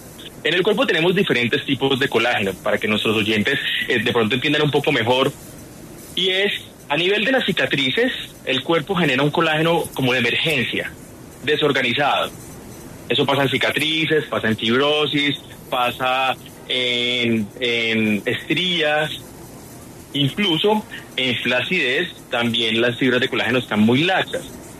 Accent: Valle del Cauca, Colombia; Yo soy vallecaucano, así que no pudieron hacerlo mejor.

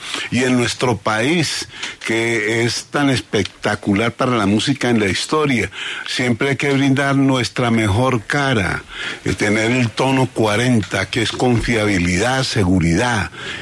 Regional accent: Medellín, Antioquia, Colombia; Mirá, no, como así, hombre, yo vengo de Medellín.

